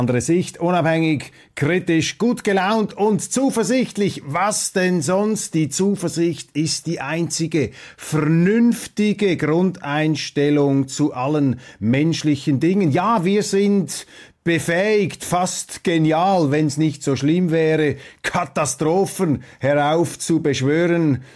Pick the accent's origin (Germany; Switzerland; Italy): Switzerland; und das sage ich Ihnen als Schweizer mit deutschem Migrationshintergrund, um hier meine Street Credibility gleich mal wieder mit dem Matterhorn winkend unter Beweis zu stellen